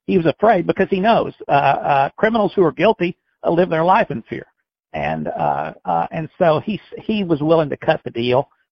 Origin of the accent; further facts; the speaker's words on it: Texas, United States; really is so conciliatory to Trump that it's embarrassing as a Texan.